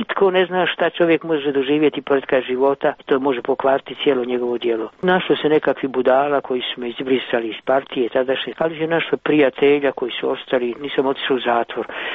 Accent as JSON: {"language": "Croatian", "town": "Mostar", "region": "Federation of Bosnia and Herzegovina", "country": "Bosnia & Herzegovina", "tie": "born there", "said": "ja sam se vratio prije 2,5 godine da bi bio prisutan, već sam bio 2 puta u Beogradu, bio sam u Sarajevu, u mom rodnom gradu, Mostaru"}